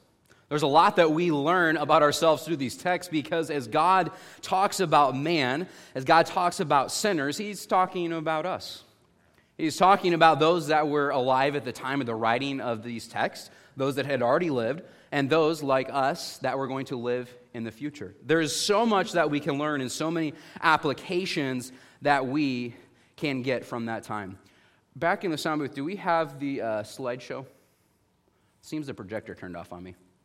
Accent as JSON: {"language": "English", "region": "Midwest", "country": "United States", "tie": "born or raised there", "said": "if that even felt cold to me since I grew up in the Midwest where it did get below zero pretty regularly."}